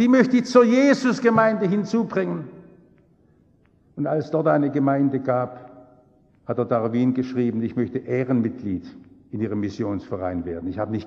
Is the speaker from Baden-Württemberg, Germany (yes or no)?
yes; Stuttgart, Baden-Württemberg, Germany; Ich komme aus Häslach, in meiner Umgebung sind 80% Ausländer, in Gesamthäslach insgesamt, da gibt es auch noch Villenteile, 60% Ausländer.